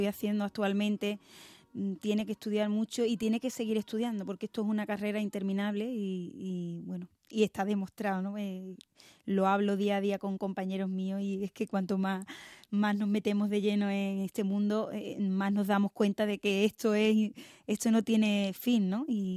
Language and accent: Spanish; Málaga, Andalusia, Spain; Pues precisamente son cantes de mi tierra. Se suelen llamar allí también, allí lo solemos decir, abandolados de Málaga.